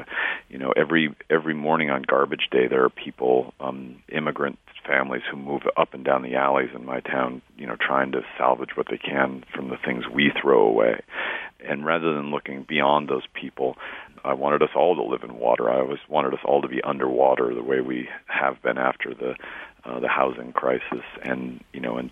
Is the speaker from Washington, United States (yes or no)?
yes; Spokane, Washington, United States; Statistical Abstract, for my hometown, Spokane, Washington, which I wrote, you know, as an essay, I suppose.